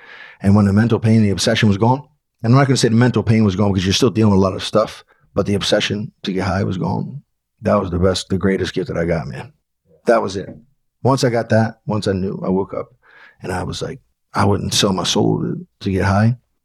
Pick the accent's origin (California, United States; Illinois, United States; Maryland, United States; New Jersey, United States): Maryland, United States; Baltimore; So I grew up in East Baltimore. I was always with the older guys.